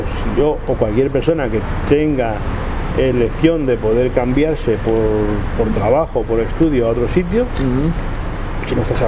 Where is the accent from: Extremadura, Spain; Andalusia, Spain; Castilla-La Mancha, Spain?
Extremadura, Spain; born there; Yo no he nacido aquí en Cataluña, nací en Extremadura, en la parte del sur de la península ibérica, lo que se llama España.